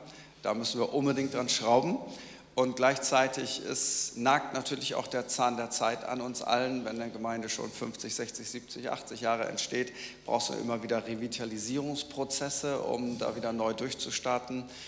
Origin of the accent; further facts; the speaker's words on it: Lower Saxony, Germany; born there; Ich bin gebürtiger Ostfriese